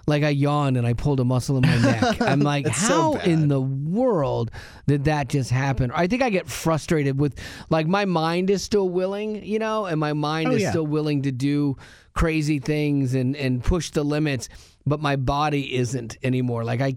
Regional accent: Florida, United States; I grew up in Florida. You did. And so I'm used to the heat

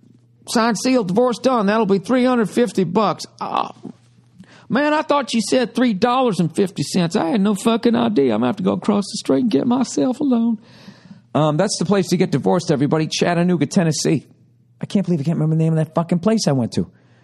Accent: Canada; Because that's what we do as Canadian fans.

